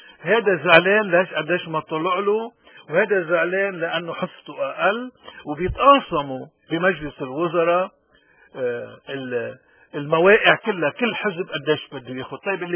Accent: Lebanon; إذا نحن كلبنانيين خارج لبنان، ليش نحن إبلانين إنه نكون تحت القوانين بأي بلد عايشين فيه؟

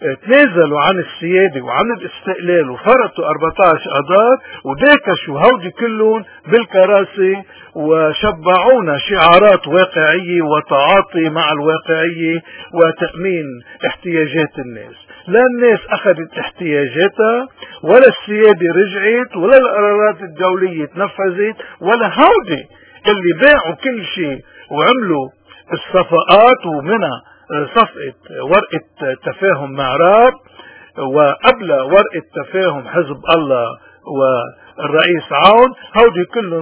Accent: Lebanon; عندنا في لبنان موجود في الجنوب

